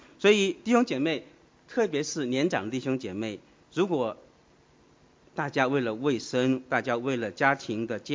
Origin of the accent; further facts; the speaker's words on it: China; 我们中国人吃饭很不足以，很多时候都不用公筷